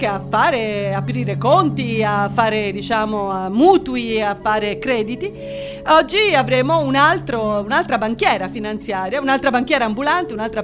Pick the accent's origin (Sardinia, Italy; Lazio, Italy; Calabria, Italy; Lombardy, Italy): Lazio, Italy; Rome; Io vengo da Roma, ovviamente sono qui come consigliera d'amministrazione